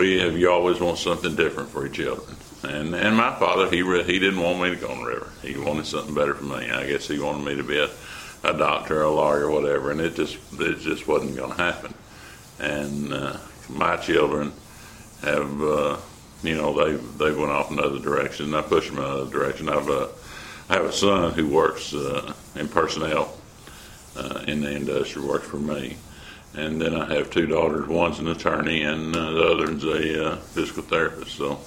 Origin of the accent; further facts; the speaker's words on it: Paducah, Kentucky, United States; Here in Paducah. I grew up here in Paducah.